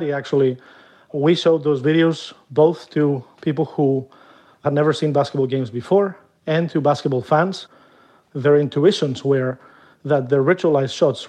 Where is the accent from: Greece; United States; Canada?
Greece; whenever I go back to my home country, which is Greece